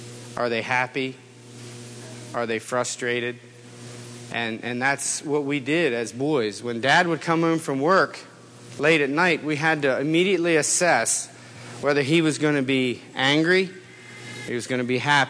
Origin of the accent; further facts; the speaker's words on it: Dover, Delaware, United States; born there; I was born in Delaware, in Hartley, Delaware, actually Dover, but born in 1968.